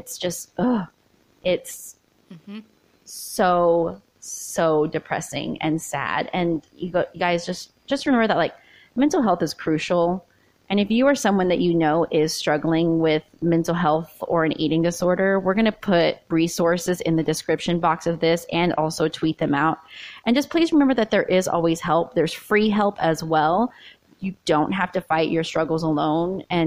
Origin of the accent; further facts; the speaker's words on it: Philippines; Like, one, they're Korean. Two, I'm Filipino. So body types, completely different.